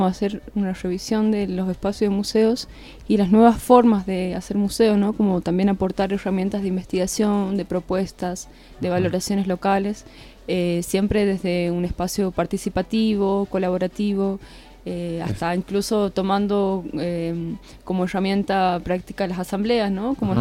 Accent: Amaicha del Valle, Tucumán, Argentina; Yo de los Valles Calchaquíes, de Amaicha del Valle.

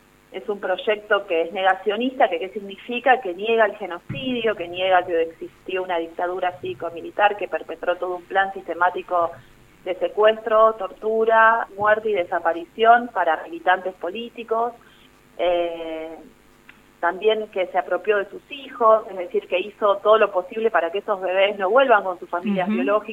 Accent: Villa Ramallo, Buenos Aires Province, Argentina; paso mi vida y mi crianza, mi infancia y mi juventud en Villa Ramallo, provincia de Buenos Aires.

